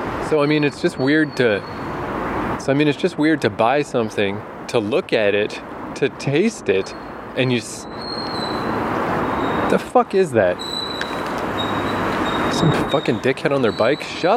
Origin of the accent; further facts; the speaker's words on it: New Brunswick, Canada; You know, I'm always saying, like, I grew up on the St. John River in New Brunswick.